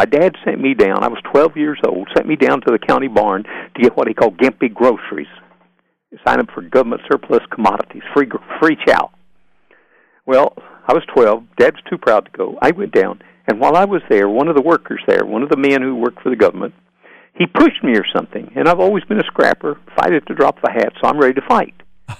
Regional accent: the Ozarks, United States; born there; I was born in the Ozarks. And I'm born so poor, poverty was a step up.

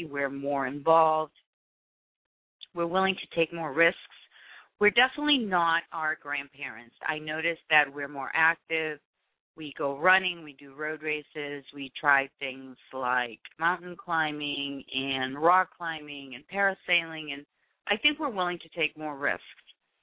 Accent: Boston, Massachusetts, United States; I'm from Boston, and everybody wears shorts in 30-degree weather

